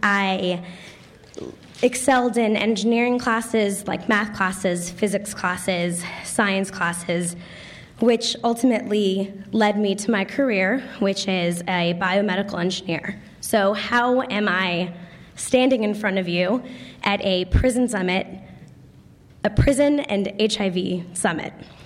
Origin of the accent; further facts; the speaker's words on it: Connecticut, United States; Meanwhile, I grew up in Connecticut at 12 years old.